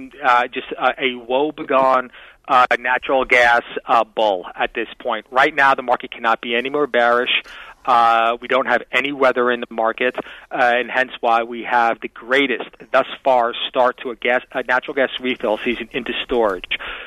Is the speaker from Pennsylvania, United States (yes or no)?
yes; Pennsylvania, United States; In my home state here in Pennsylvania